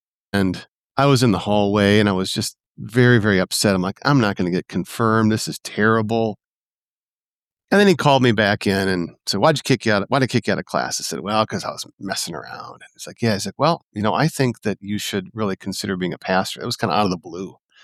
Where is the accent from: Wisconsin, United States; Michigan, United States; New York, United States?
Michigan, United States; Richmond; also born or lived in Madison Heights; I am from Richmond, Michigan, which is in the Southern Thumb. I was born in Madison Heights, Michigan.